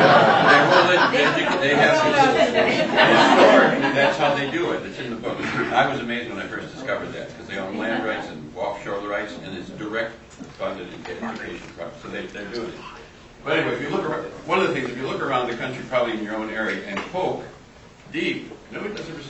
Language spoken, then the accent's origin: English; Racine, Wisconsin, United States; and I'm from the Midwest, I'm from Racine